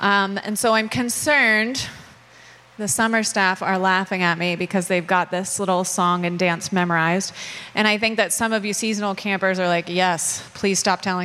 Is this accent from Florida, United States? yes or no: no; Perkasie, Pennsylvania, United States; I grew up in Bucks County, which is a few hours south of here. I grew up in Perkasie.